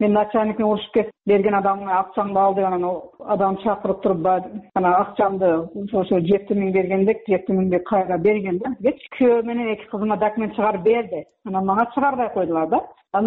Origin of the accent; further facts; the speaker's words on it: Districts of Republican Subordination, Tajikistan; now in Kyrgyzstan; Тажикстандан келген мана ошол Жолгатав районуна. Жарандык паспорт алыш керек кыргызстандыкка. Мен өзүм ошол арамана туулуп өскөнмүн. Бирок гражданство Тажикстандан алганмын да.